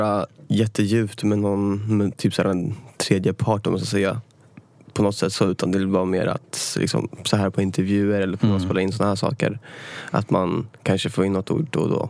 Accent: Gryta, Västmanland County, Sweden; det jag växte upp i Gryta, okay. Önstad typ.

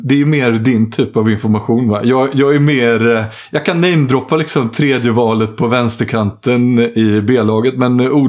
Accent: Jönköping, Jönköping County, Sweden; jag var hemma i Jönköping egentligen för att begrava farfar då

